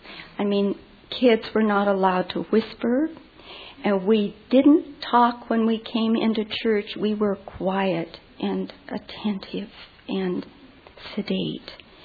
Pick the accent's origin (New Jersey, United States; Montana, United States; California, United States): Montana, United States; Great Falls; just about the same size as the town that I grew up in Great Falls, Montana.